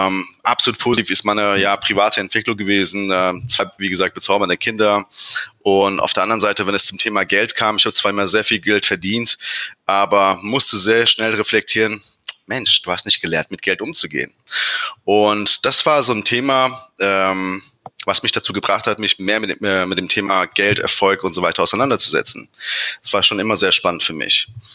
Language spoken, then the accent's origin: German; Frankfurt, Hesse, Germany; ich bin 41 Jahre alt, bin Frankfurter